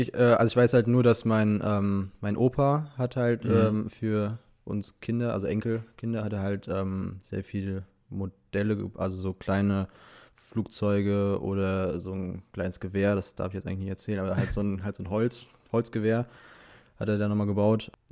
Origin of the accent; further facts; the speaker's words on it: Bad Kreuznach, Rhineland-Palatinate, Germany; also born or lived in Wiesbaden; Genau hier, in dieser Wohnung wurde ich geboren. Ich komme eigentlich aus Bad Kreuznach